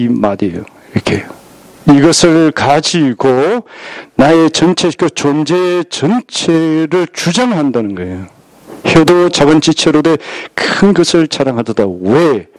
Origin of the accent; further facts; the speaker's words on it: Gyeongsang, South Korea; 저는 경상도 사람이고 제가 자란 환경, 또 가정, 주위에 보는 사람들 말 언어 자체가 엄청나게 거칠고